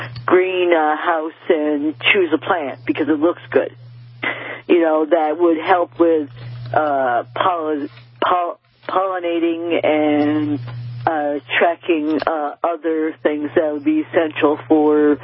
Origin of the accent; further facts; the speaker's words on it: Hadley, Massachusetts, United States; Basically because I grew up in Hadley